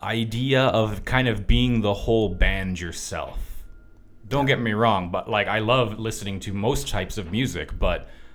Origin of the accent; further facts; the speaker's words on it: Canary Islands, Spain; also born or lived in Victoria, Canada; I'm Spanish-Canadian, Spanish on my mother's side. I was born in Victoria, but typically when asked, I'll always say I'm from Gran Canaria, because it always felt a little bit more like home to me.